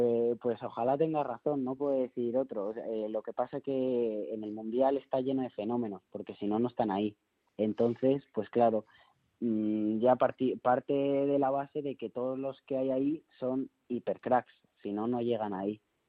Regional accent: Madrid, Community of Madrid, Spain; now in Valencia, Spain; yo realmente soy de Madrid centro y voy a veranear y demás a Los Molinos. Lo que pasa es que ahora estoy viviendo en Valencia y de hecho desde que me fui a vivir a Valencia

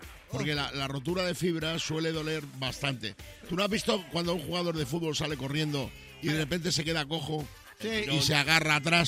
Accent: Badajoz, Extremadura, Spain; que yo soy de Badajoz, tío. Y para ir en tren a Badajoz no te lo cuento.

